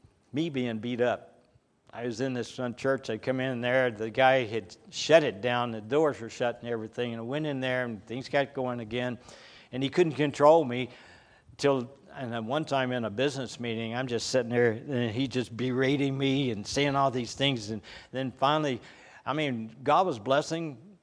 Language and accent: English; the South, United States; Since I was raised in the South, raised in a neighborhood turned into a housing and from a plantation